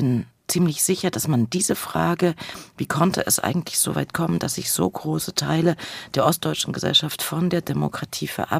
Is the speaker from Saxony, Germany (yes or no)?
yes; Leipzig, Saxony, Germany